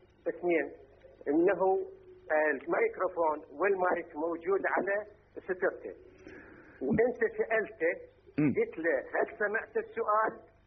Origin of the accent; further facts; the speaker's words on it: Basra, Basra Governorate, Iraq; أنا رجل شيوعي من أهل البصرة.